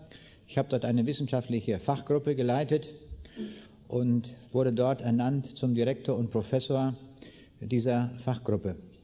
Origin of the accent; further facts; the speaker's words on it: Braunschweig, Lower Saxony, Germany; also born or lived in East Prussia; Ich komme aus Braunschweig, aber geboren bin ich in Ostpreußen 1937.